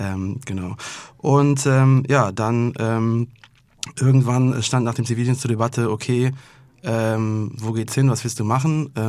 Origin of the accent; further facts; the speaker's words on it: Remagen, Rhineland-Palatinate, Germany; ich bin Rheinländer. Im Herzen und auch wirklich. Also ich komme aus dem kleinen Städtchen Remagen, bin da relativ schnell hingezogen, also habe dann da über 20 Jahre gewohnt.